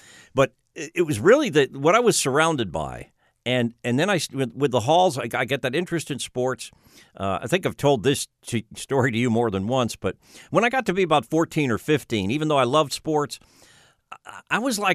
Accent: Pleasantville, New York, United States; I even played a little bit of ice hockey on a pond near where I grew up in Pleasantville, New York, which is about an hour north of Midtown Manhattan, New York City.

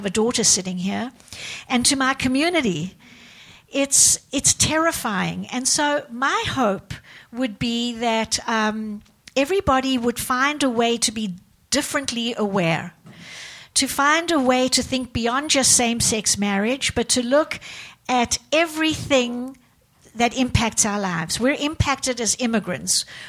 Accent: South Africa; moved away; I've lived here. I came as an immigrant from South Africa, and I've lived here for 30 years.

